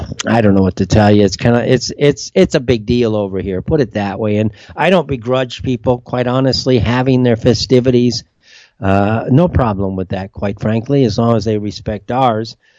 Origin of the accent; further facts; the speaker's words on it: California, United States; I'm Californian. I loved California as a place to live.